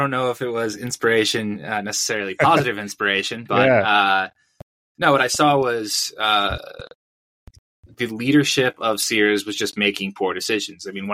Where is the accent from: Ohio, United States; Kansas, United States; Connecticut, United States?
Connecticut, United States; moved away as an adult; now in Mexico; I'm originally from the U.S. I didn't grow up here in Mexico. I grew up in Connecticut, lived there pretty much my entire life.